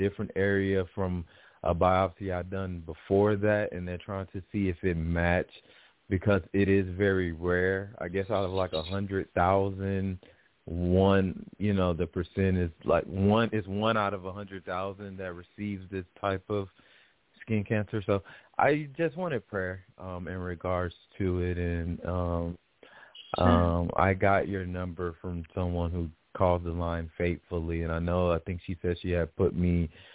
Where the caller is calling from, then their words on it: Houston, Texas, United States; I'm calling from Houston, Texas.